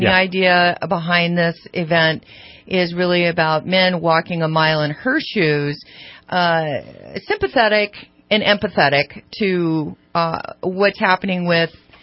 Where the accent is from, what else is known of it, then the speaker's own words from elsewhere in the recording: Placerville, California, United States; growing up in the country and school, I just remember growing up in Pleasant Valley, Placerville, there was just like, stuff that happened.